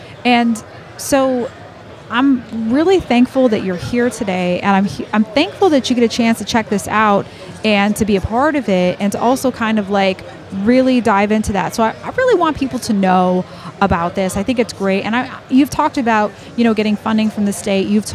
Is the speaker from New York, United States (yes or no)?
yes; New York, United States; Like I remember when I first moved here, and I'm originally from New York, you know